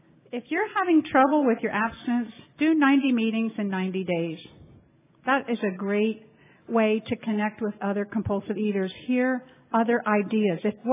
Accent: Orlando, Florida, United States; now in Titusville, United States; Because I grew up in OA in Central Florida, Orlando, and you could go to a meeting every day there. Well, now I'm living in the sleepy little town, Titusville

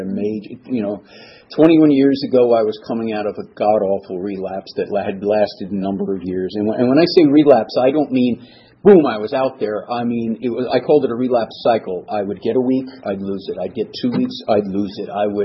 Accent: East Coast, United States; also born or lived in Denver, United States / Florida, United States; I was from the East Coast. We moved to Denver. We moved back. We moved to Florida.

